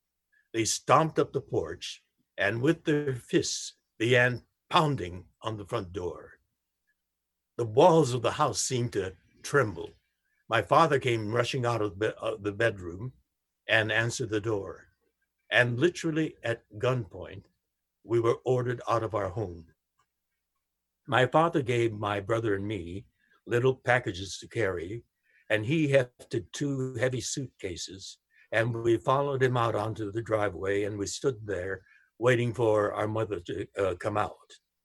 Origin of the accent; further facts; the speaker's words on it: Los Angeles, California, United States; born there; I was born in Los Angeles, California, an American. My mother was born in Sacramento, California, an American. My father was born in Japan